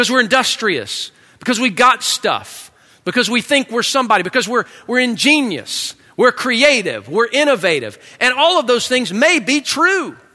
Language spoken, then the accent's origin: English; United States; I'm an American.